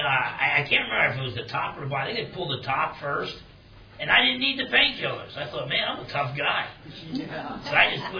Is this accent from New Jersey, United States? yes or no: yes; New Jersey, United States; I remember I used to get in fist fights growing up in New Jersey when I was 4 or 5 years old